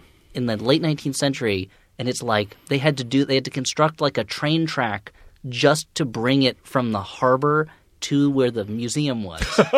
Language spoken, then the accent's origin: English; New Jersey, United States; Hey, maybe you don't know I'm from New Jersey, and we're like little New York.